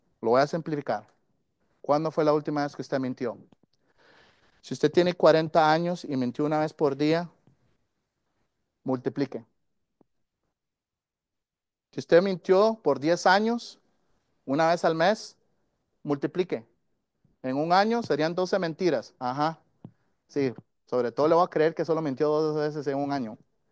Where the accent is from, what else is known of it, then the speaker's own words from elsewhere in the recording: Costa Rica; Yo escuchaba eso creciendo, crecí en Costa Rica